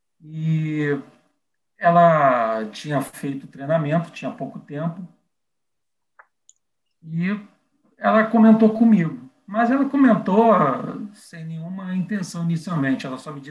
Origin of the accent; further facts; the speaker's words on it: Brazil; also born or lived in Spain; já que eu sou nascido na Espanha. Eu vim para cá muito pequeno, quer dizer, fui trazido muito pequeno, mas minha família manteve as raízes, e os costumes.